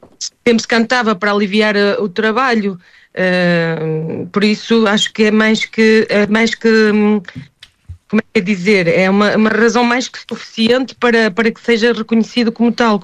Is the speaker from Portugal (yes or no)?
yes; Ponte da Barca, Viana do Castelo, Portugal; sou de Ponte da Barca